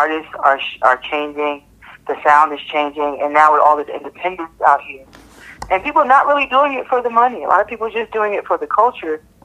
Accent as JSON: {"language": "English", "region": "New Jersey", "country": "United States", "said": "And he didn't understand, but I'm from Jersey, so I was like, just don't worry."}